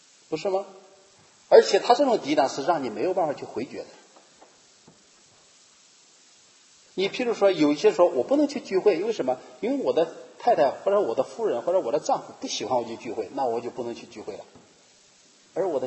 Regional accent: Henan, China; 就是我小的时候，在76年，中国我老家发了一次大水。大家可能都知道，76年中国发大水是非常厉害，就在我们河南这个地方。

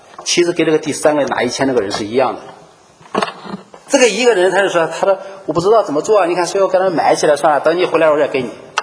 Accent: China; 她问你从哪来，我是中国来的

